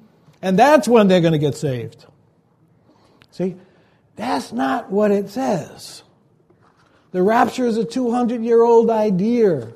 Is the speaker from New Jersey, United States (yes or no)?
no; Brooklyn, New York, United States; I grew up in Brooklyn where one side we had the Satmar and the other side we had the Chabad.